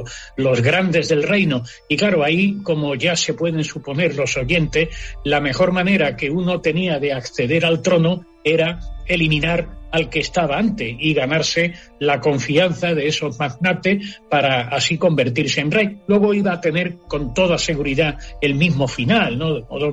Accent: Spain; yo soy español porque he nacido en un determinado territorio

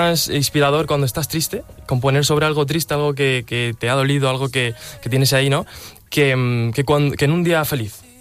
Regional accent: Murcia, Region of Murcia, Spain; now in Madrid, Spain; Vivo en Madrid, desde hace un año estoy aquí. Salí de Murcia, pues ya te digo, hace un añito y en búsqueda de nuevas oportunidades

